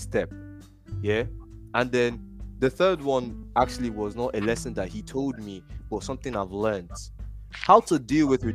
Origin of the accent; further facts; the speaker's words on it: Ikeja, Lagos, Nigeria; first I came from the suburbs. I came from Lagos, Ikeja. Then I went to the island.